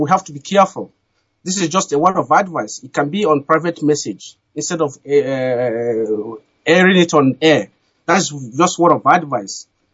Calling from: Moscow, Russia; I'm calling from Moscow, the coordinator of Moscow, Russia.

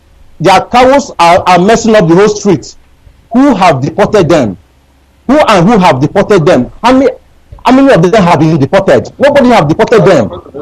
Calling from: Pakistan; I am calling from Pakistan.

